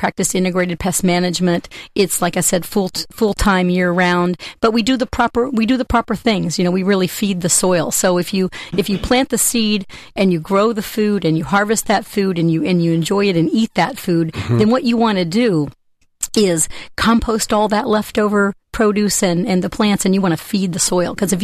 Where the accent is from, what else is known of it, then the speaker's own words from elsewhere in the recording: Midwest, United States; I'm from the Midwest. I grew up on a farm, and it's funny, I say I've kind of come full circle.